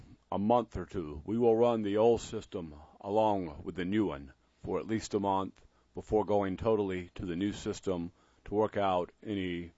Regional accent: Raleigh, North Carolina, United States; Well, Bob, I grew up in the Raleigh area, have lived here the majority of my life

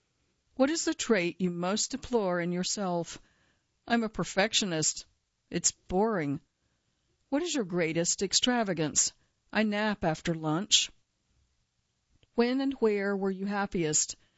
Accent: Pozzuoli, Campania, Italy; I was raised in Pozzuoli.

